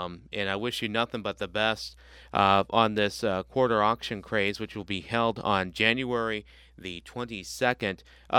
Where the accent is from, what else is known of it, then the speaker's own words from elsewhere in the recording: Staunton, United States; but I'm originally from Staunton.